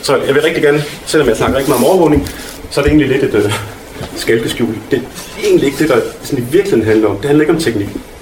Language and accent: Danish; Odense, Region of Southern Denmark, Denmark; accent: Funen dialect; Jeg taler grimt, jeg banner, men jeg taler også fynsk, fordi jeg er fra Odense.